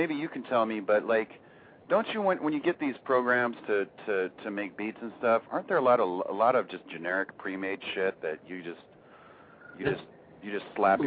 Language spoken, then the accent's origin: English; San Jose, California, United States; I grew up in San Jose, I live in the Bay Area.